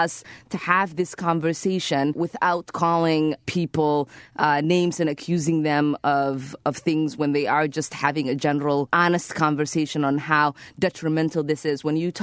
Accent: Somalia; now in United States; So my story began leaving my home country of Somalia and going into the borders of Kenya.

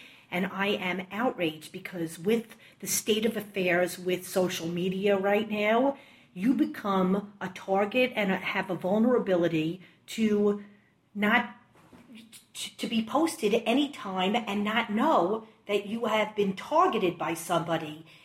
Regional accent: Long Island, New York, United States; I grew up in Long Island, although I sound like I'm from Brooklyn. But anyhow, I'm a five-town girl

